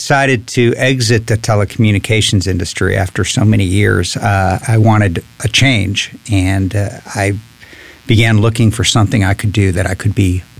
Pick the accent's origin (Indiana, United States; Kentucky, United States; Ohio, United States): Ohio, United States; Cleveland; moved away as an adult; now in Texas, United States; developed a love of music there growing up in Cleveland. And came down to Texas after high school to start college in San Antonio at St. Mary's University.